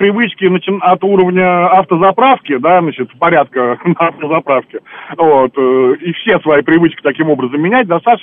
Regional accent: Moscow, Russia; родился и вырос в Москве, поэтому внутри страны переезжать мне в город побольше некуда.

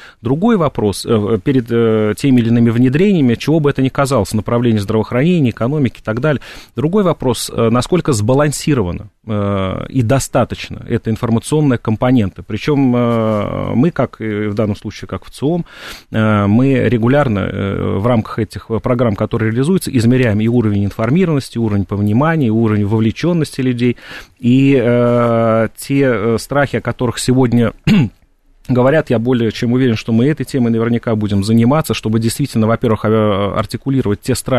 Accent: Moscow, Russia; я москвич, да, основную часть времени провожу в Москве.

